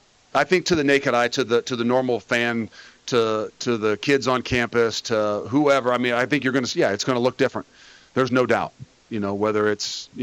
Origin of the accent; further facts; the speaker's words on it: Midwest, United States; And obviously I learned that growing up in the Midwest